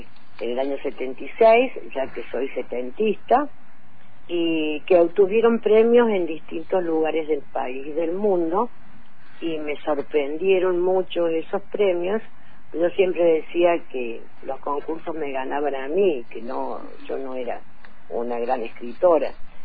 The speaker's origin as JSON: {"language": "Spanish", "country": "Argentina", "said": "cuando vuelvo a la Argentina caemos en pandemia. Entonces el libro yo no lo presenté nunca en mi país"}